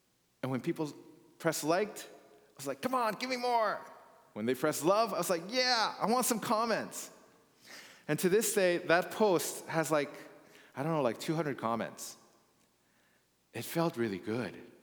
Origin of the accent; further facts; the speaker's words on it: Thailand; also born or lived in Korea; now in Canada; I was born in Korea. I grew up in Thailand, and I went to school back in Korea, and then I did my theological studies in North America at three different schools, and now I'm here in Canada.